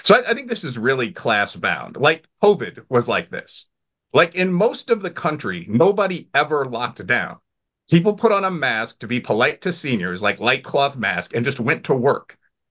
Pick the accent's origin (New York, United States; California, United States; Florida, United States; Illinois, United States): Illinois, United States; Chicago; Like I'm from Chicago.